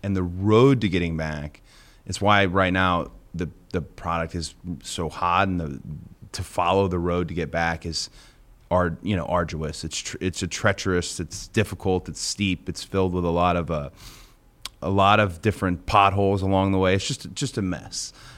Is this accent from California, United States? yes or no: no; Atlanta, Georgia, United States; also born or lived in Philadelphia; My real hometown's Atlanta. That's my hometown. And then I made Philly, like, a second hometown.